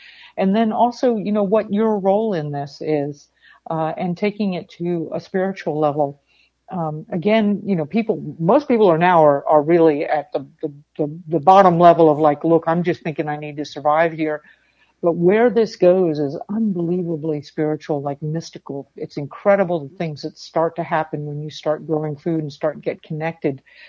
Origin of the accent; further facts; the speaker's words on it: Florida, United States; I grew up in South Florida and I was a kid and I was always barefoot.